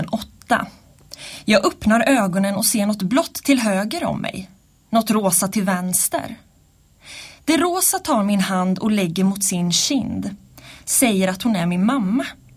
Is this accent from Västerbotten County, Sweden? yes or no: no; Falköping, Västra Götaland County, Sweden; Jag är född och uppvuxen i Falköping där mina böcker utspelar sig